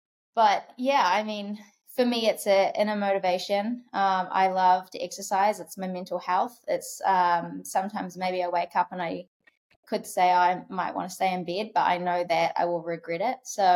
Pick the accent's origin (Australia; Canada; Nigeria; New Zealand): New Zealand; moved away as an adult; now in United States; moved to America from New Zealand. I'm originally from New Zealand in 2011